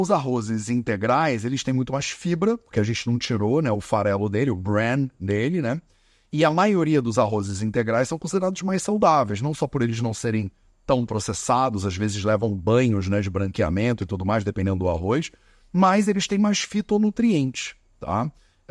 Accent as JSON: {"language": "Portuguese", "region": "Rio de Janeiro", "country": "Brazil", "tie": "born or raised there", "accent": "carioca", "said": "eu sou brasileiro, sou carioca, né? Nascido, criado com esse sotaque aqui complicado."}